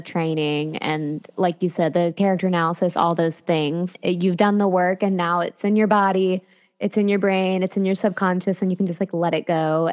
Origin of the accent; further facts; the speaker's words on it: Atlanta, Georgia, United States; I can remember growing up in Atlanta, and I really started noticing a shift for sure probably when I was in middle school